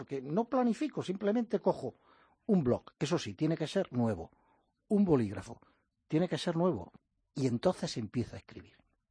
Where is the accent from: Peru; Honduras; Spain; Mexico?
Spain; La Carolina, Andalusia; El fin de semana pasado me encontré una señora de mi pueblo, yo soy de La Carolina, Jaén